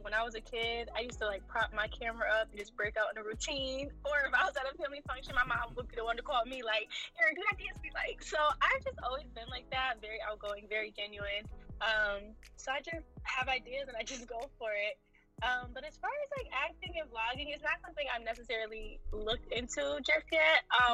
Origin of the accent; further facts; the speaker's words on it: New Haven, Connecticut, United States; Thank you for having me again. I'm from New Haven, and I am a model.